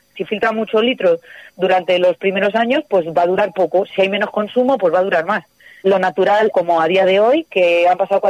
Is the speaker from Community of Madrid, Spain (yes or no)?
no; Lastras de Cuéllar, Castile and León, Spain; hay mucha gente que vive en mi pueblo pero va a Segovia a trabajar, pero natural del pueblo, agricultura y ganadería.